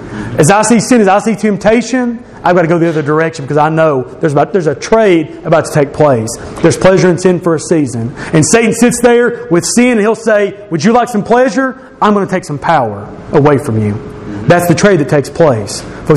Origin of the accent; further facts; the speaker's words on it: Tennessee, United States; I was born in East Tennessee. That's not a coincidence. I've lived almost my entire life in East Tennessee.